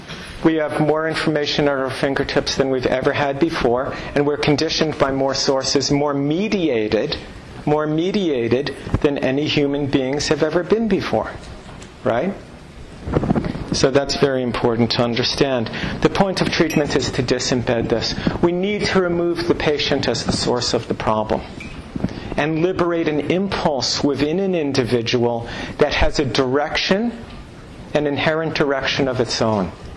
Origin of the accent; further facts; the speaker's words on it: New York, United States; I'm from New York, and the difference between East Village, West Village, Uptown, Downtown, Jersey, Westchester, Queens, North Shore, South Shore, worlds apart.